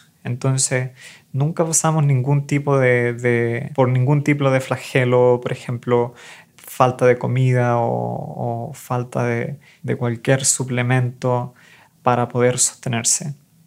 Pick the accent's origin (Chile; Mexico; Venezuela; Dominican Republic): Chile; Alguemilla; soy de Alguemilla, Chile. Alguemilla es una comunidad muy, muy pequeña que está al norte de Santiago, en una parte rural. Ni siquiera aparece en el mapa, hay como 20 familias viviendo ahí.